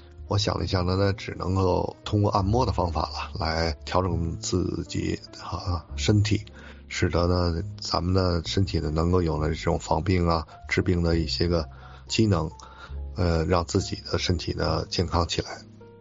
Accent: Beijing, China; 我是北京的一个退休的中医大夫

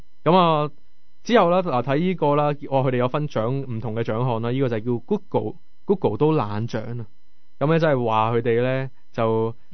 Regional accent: Hong Kong; 咁我开头我都唔知道有咩关系，因为虽然我是香港人啦

